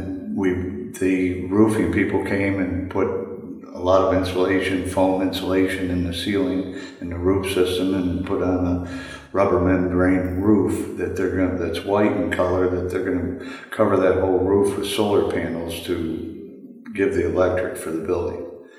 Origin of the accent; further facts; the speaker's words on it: Kane, Pennsylvania, United States; I was born in Kane. My family's from Kane. … from Kane who has a big family and a farm in Wetmore. So I was born here.